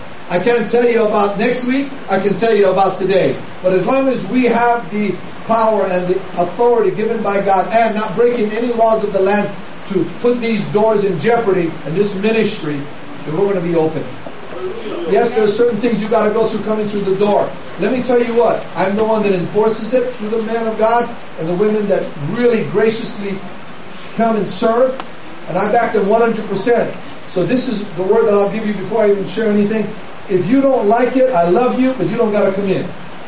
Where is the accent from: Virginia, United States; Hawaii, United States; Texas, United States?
Hawaii, United States; Kailua; I grew up in Kailua.